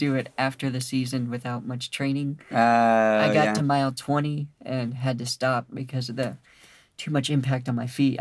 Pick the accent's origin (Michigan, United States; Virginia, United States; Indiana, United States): Indiana, United States; Fort Wayne; born there; now in Indianapolis, United States; I was born in Fort Wayne.